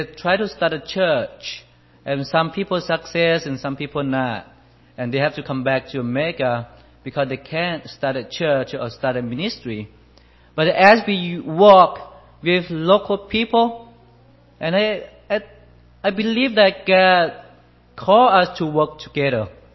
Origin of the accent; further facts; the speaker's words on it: Thailand; English is a second language; I'm from Thailand, and like what the Pastor Lloyd said … my wife is Esther. And my English is not the first language, or maybe it's not the second. I'll be the third language that is speaking